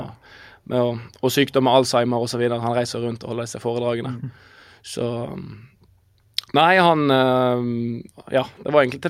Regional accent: Bergen, Vestland, Norway; jeg har jo da vokst opp som Stabæk-supporter også, selv om jeg vokste opp i Bergen.

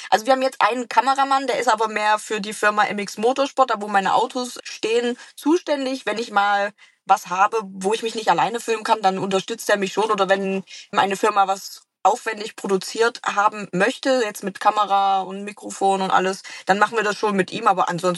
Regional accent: East Germany, Germany; accent: East German dialect; gerade mit meinem ostdeutschen Dialekt, ich habe gar keinen Elan, da Videos zu drehen.

